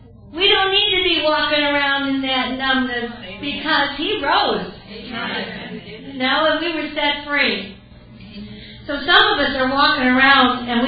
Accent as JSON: {"language": "English", "region": "Illinois", "country": "United States", "tie": "born there", "said": "I was born in Illinois. Not too far from Arkansas, right?"}